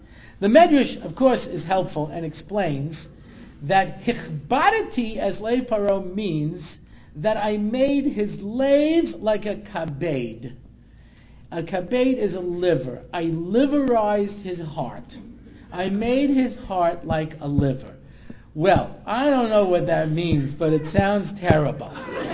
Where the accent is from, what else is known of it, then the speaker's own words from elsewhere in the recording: New York, United States; I grew up in New York, okay? So, you know, it's zero over there now with snow all over the ground